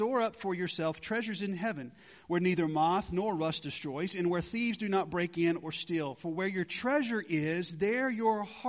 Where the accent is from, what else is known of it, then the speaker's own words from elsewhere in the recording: Georgia, United States; I grew up in Georgia, and they're everywhere.